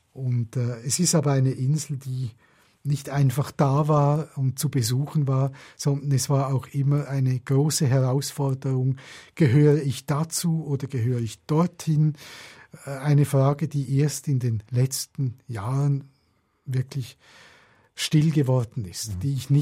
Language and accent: German; Menziken, Aargau, Switzerland; born there; also born or lived in Trinidad and Tobago; geboren bin ich in der Schweiz, in einem kleinen Spital in Menziken. Aber ich habe die ersten 3 oder 3,5 Jahre mit meiner Mutter zusammen in Trinidad verbracht, mitten im Dschungel.